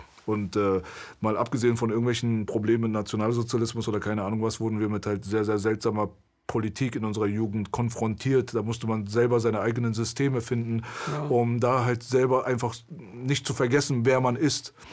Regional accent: Iran; now in Germany; ich komme aus dem Iran, wie gesagt, persische History ist ein paar tausend Jahre alt und das wirst du mir nicht wegnehmen.

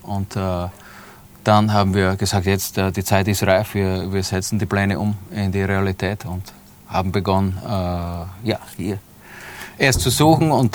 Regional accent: Austria; moved away as an adult; Ich komme aus Österreich, ja, eine große seefahrende Nation, wie wir alle wissen.

